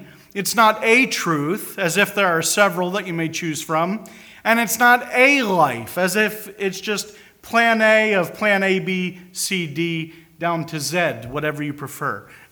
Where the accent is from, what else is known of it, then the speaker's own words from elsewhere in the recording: Pennsylvania, United States; I'm from Pennsylvania, but providentially, the Lord gave me my wife through Canada.